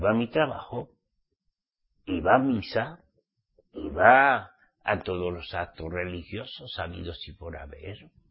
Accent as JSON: {"language": "Spanish", "country": "Spain", "said": "soy nativo español."}